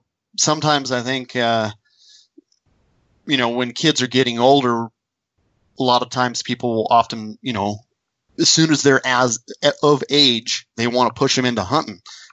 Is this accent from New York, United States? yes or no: no; California, United States; And I grew up in California, right? So I was hunting blacktail deer.